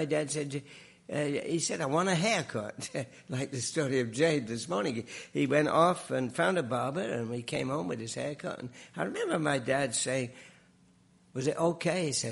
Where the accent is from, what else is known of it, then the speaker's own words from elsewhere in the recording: England, United Kingdom; When I was growing up in England in a Christian home